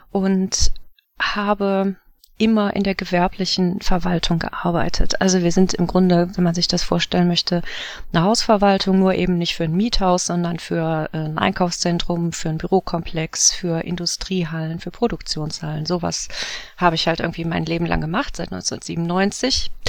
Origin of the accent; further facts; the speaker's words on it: Wuppertal, North Rhine-Westphalia, Germany; Also ich komme aus Wuppertal.